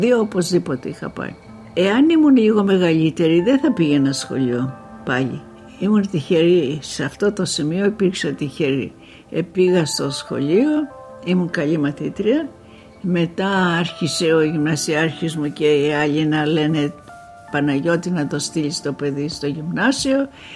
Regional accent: Aigio, Western Greece, Greece; born there; also born or lived in Patras; Στο Αίγιον, στη γραμμή κάτω, κοντά στο σταθμό. Έτσι το λέγανε την περιοχή μας.

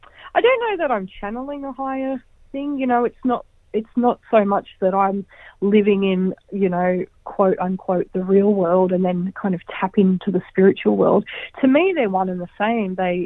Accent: New South Wales, Australia; Well, I grew up in the Tweed, and I've never known any other, you know, community to call my own. I don't have a Bundjalung bloodline.

